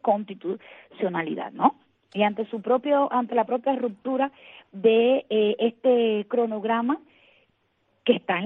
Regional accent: Cuba; todo lo que está en los marcos de la ley que a nosotros como ciudadanos cubanos nos corresponda hacer, nosotros lo vamos a hacer.

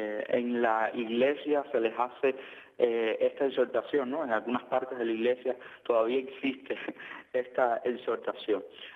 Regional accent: Cuba; los problemas y a las situaciones que nosotros como cubanos estamos enfrentando

